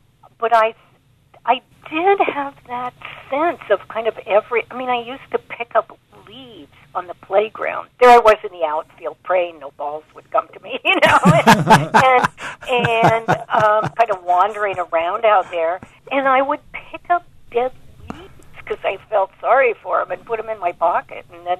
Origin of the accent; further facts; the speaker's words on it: the West, United States; also born or lived in Ithaca, United States; When I grew up in the West, I thought my real life was on the East Coast.